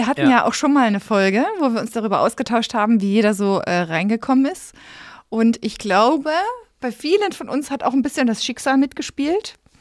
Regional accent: Saxony, Germany; man hört es vielleicht nicht, aber ich komme tatsächlich aus Sachsen.

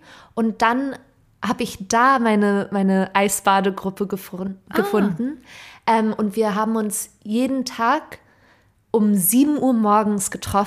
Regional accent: Anchorage, Alaska, United States; also born or lived in Wilmette; Weil ich meine Kindheit halt in Wilmette hatte, aber so die wichtigen Jahre in Alaska war. Und da sind auch alle meine Freunde.

